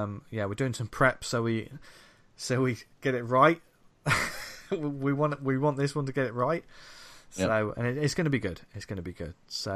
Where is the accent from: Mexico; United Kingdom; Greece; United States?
United Kingdom; I'm British, aren't I?